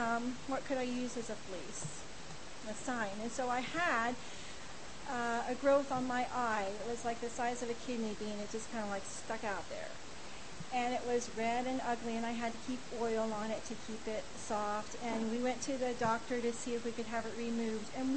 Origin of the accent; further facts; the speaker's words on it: Toronto, Ontario, Canada; also born or lived in Halifax, Nova Scotia; I was born in Halifax, Nova Scotia, and my family lived in the Halifax Harbor area for the first 7 years of my life. And when I was seven, my mom and dad took all of us kids and relocated to Toronto, Ontario.